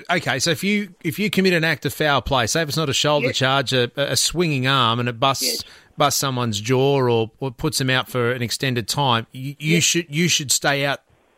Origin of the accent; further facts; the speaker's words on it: Queensland, Australia; as a Queenslander